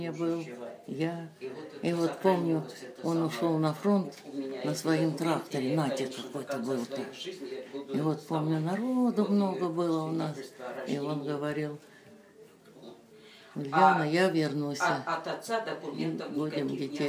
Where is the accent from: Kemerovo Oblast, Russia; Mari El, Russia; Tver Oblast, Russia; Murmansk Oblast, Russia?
Kemerovo Oblast, Russia; Listvyanka; born there; я родилась в Кемеровской области